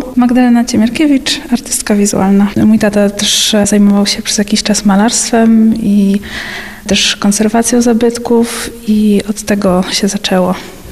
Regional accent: Koniaczów, Subcarpathian Voivodeship, Poland; niemiejsce pamięci w mojej rodzinnej miejscowości, tak zwana w lokalnym obiegu mogiła

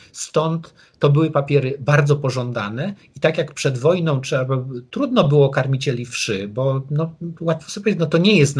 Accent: Wrocław, Lower Silesian Voivodeship, Poland; ja jestem wrocławianinem.

